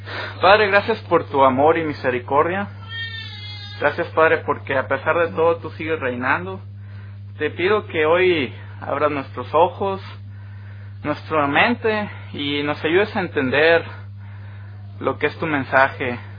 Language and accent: Spanish; Mexico; Como podrá notar por mi acento, pues no soy de estas tierras, soy mexicano.